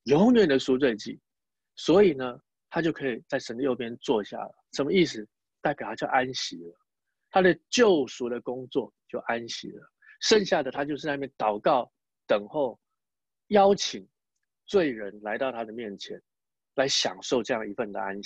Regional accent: Taiwan; 外邦人像以前我是从台湾来的嘛，那以前在台湾的话

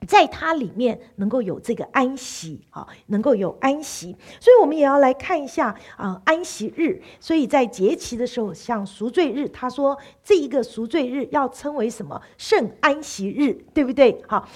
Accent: Taiwan; 我们在台湾人在台湾又有另外一样东西很喜欢吃的，叫做猪血糕。

